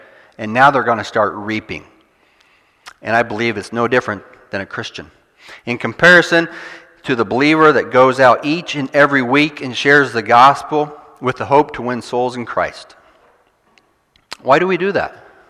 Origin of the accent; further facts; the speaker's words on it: Indiana, United States; moved away as an adult; now in Canada; I'm originally from Indiana. Do you know what they grow in Indiana? Corn. Mm-hmm. Now, the Lord has moved us into Canada.